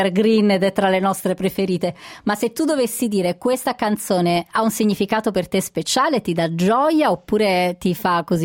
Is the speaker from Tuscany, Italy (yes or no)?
no; Calabria, Italy; essendo io calabrese.